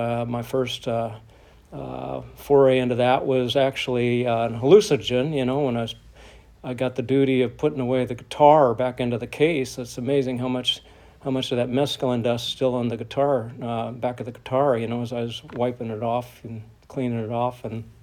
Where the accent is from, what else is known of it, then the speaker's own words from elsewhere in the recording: St. Louis, Missouri, United States; born there; I was born in St. Louis, South St. Louis in 1952, and my mom and dad were together for over 50 years.